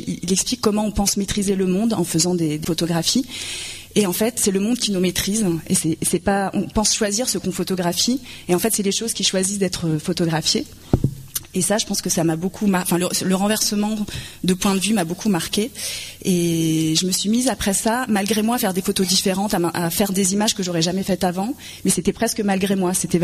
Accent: Normandy, France; Moi, à la base, je suis normande, donc voilà, c'était la capitale.

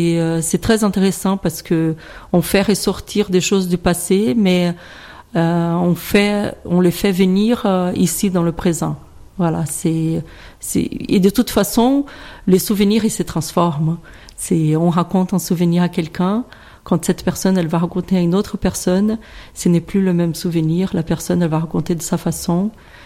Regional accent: Brazil; now in France; Et finalement je me sens pas ni brésilienne ni française parce qu'actuellement je suis française aussi.

